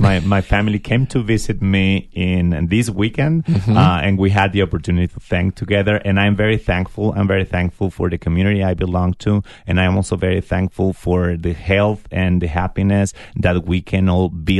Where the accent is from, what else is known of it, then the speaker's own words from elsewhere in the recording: Sonora, Mexico; now in Tucson, United States; And I am from Sonora State, so when the diplomatic career gave me the opportunity to come to Tucson, I felt it like coming back home